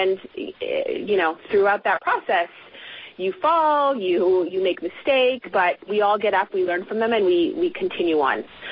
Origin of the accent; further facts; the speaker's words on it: Kahnawake, Quebec, Canada; I am a 36-year-old Mohawk filmmaker. I have been doing this for a good 14 years. I am from the Mohawk community of Ganawage, which is where the show is based on the community, and it's slightly autobiographical.